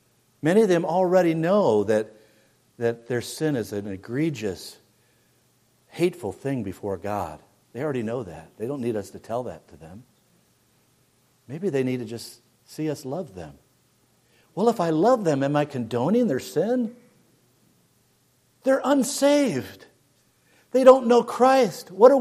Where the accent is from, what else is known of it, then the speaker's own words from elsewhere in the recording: United States; I'm an American, and I love my country.